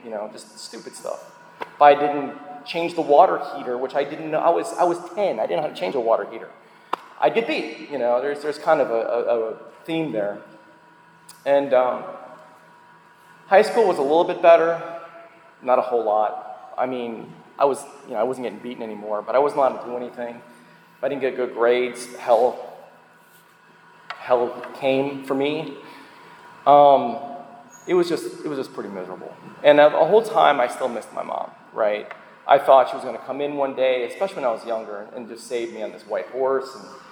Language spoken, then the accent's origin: English; Chicago, Illinois, United States; moved away; Remember, I came from Chicago, okay? There's a bit of a culture change there. To say nothing of the weather.